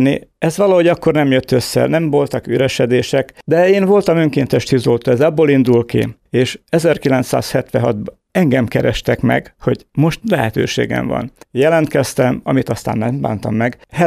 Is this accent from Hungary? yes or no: yes; Harkakötöny, Bács-Kiskun, Hungary; now in Kunfehértó, Hungary; 1952-ben születtem Kiskunmajsán. Gyerekkoromat Harkakötöny településben éltem meg, aztán 1966-ban költöztünk Kunfehértóra, azóta élünk itt a településen.